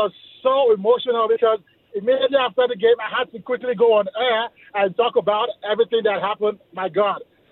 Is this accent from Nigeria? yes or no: yes; Nigeria; now in United States; Okay, so I'm Nigerian, and I actually was in Nigeria when that happened.